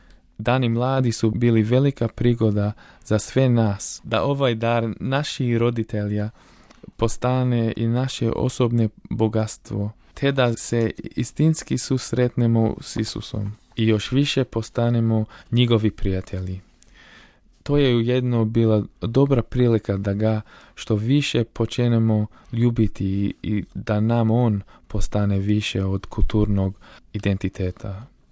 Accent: Melbourne, Victoria, Australia; Rođen sam u Australiju, u Melbourneu, a moji su roditelji rođeni u Hrvatskoj.

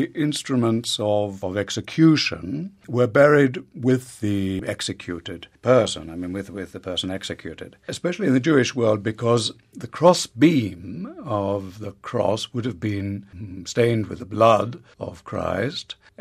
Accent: Australia; I'm from Australia and it's a bit of a disaster down in Australia because everything's back to front.

